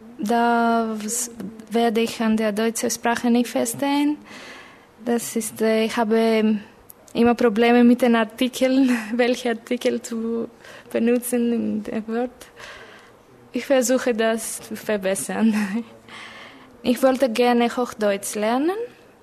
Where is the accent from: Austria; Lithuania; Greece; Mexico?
Greece; German is a second language; Ich komme aus Griechenland. Ich wohne in Thessaloniki. Also ich bin 1988 geboren.